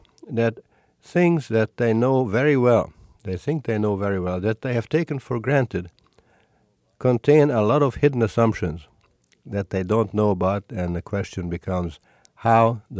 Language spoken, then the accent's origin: English; Hungary; I was, as you said, born and raised in Hungary.